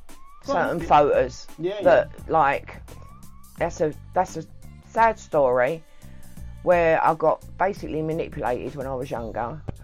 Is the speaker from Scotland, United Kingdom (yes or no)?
no; Bethnal Green, London, United Kingdom; Yeah, I grew up in Bethnal Green, as they call the good old days, you know.